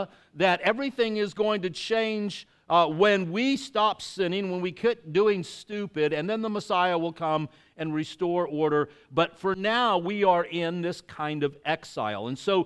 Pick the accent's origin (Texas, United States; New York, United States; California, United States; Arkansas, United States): Texas, United States; El Paso; as we would say in my hometown of El Paso, he is the whole enchilada.